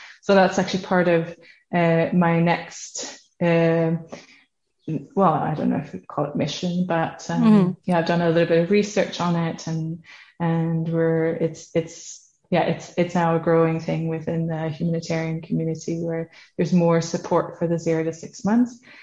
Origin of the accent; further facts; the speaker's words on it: Netherlands; now in Sweden; I'm from the Netherlands, based in Sweden.